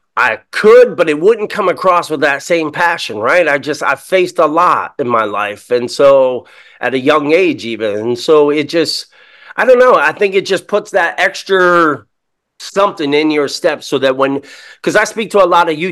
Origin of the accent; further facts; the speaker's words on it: Camden, New Jersey, United States; Listen, I grew up in Camden, New Jersey, and I'm here to tell you I lived and I made it through it.